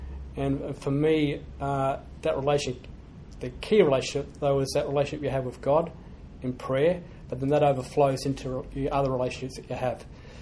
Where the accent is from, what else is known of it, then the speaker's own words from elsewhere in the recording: Queensland, Australia; I grew up in Queensland, so I'm a proud Queenslander.